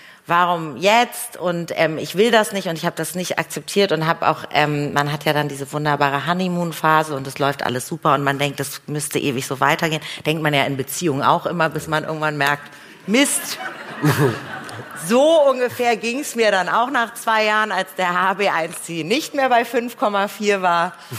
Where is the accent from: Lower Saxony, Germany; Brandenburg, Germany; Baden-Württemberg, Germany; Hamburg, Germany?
Hamburg, Germany; Ich komme aus Hamburg.